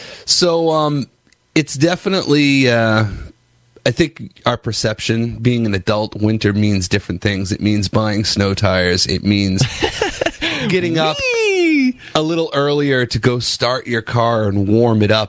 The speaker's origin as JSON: {"language": "English", "town": "Augusta", "region": "Maine", "country": "United States", "tie": "born or raised there", "said": "I grew up in Augusta on Sand Hill, which back then used to be all old French people and their grandkids."}